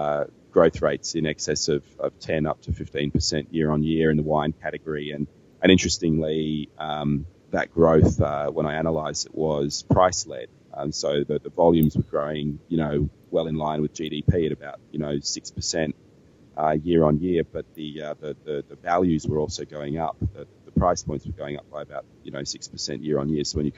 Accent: Australia; and that I, as an Australian, have access to those products and can bring in.

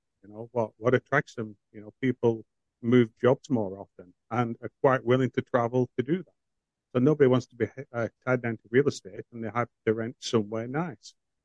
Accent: Canada; being a Canadian, you still have to pay the Canadian tax on them as well.

